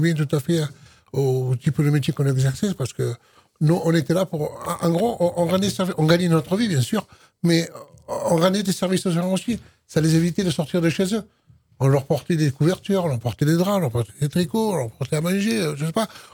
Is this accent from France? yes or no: yes; Grand Est, France; À l'Est, j'habite à l'Est depuis des années. J'ai grandi à l'Est, je vis à l'Est, je travaille à l'Est.